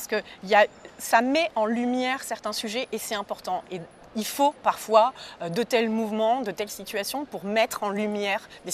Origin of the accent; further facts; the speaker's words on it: Nouvelle-Aquitaine, France; Je suis bretonne aussi, je suis originaire du Limousin, je suis aussi attachée à mes racines. Mais je me sens européenne, donc identité plurielle.